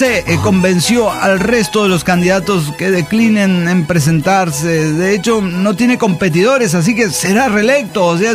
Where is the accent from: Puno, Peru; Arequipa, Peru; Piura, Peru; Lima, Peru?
Lima, Peru; de Lima, Perú.